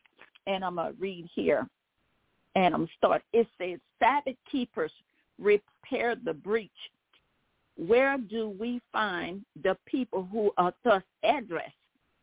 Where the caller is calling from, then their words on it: Baton Rouge, Louisiana, United States; I'm calling from Baton Rouge, Louisiana.